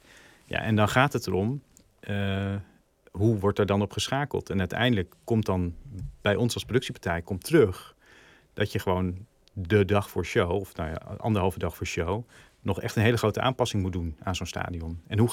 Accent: East Netherlands, Netherlands; we komen uit Arnhem met het bedrijf. We zijn van origine, zeg maar, komen uit het oosten als mens.

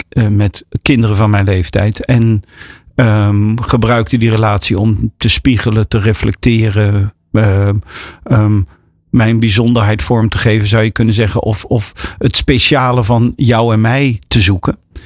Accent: Duiven, Gelderland, Netherlands; ik ben opgegroeid in Duiven. Dat is het Almere van het Oosten.

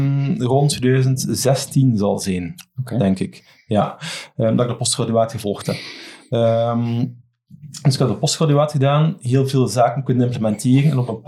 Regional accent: Kluisbergen, Flanders, Belgium; Ik ben geboren en getogen in Kluisbergen, altijd ook opgegroeid.

